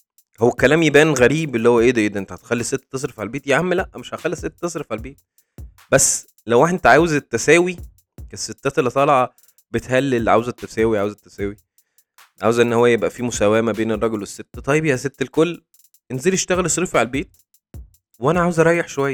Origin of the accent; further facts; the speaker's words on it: Egypt; اي بلد ما فيهاش الفقر اللي احنا فيه كمصريين يعني